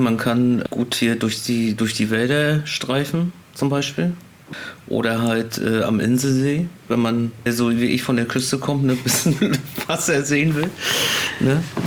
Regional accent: Stralsund, Mecklenburg-Vorpommern, Germany; Stralsund.

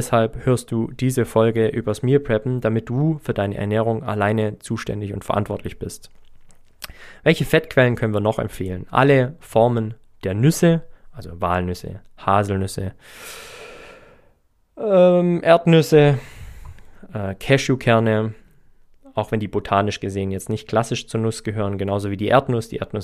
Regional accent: Baden-Württemberg, Germany; Also, ich bin ja Schwabe.

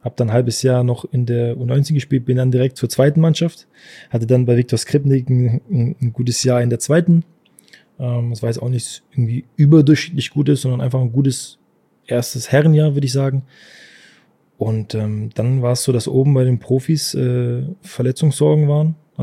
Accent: Swabia, Germany; Also ich bin Schwabe gewesen, das erste Mal, dass ich dann wirklich weg bin aus der Heimat, auch wenn es nicht weit war.

